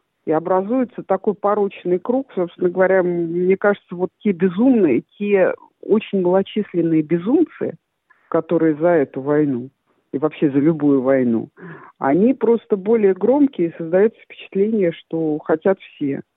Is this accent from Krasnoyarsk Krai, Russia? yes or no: no; Moscow, Russia; now in Adelaide, Australia; Вообще я москвичка, но с маминой стороны бабушка и дедушка у меня с Украины, так что есть родные оттуда, с Украины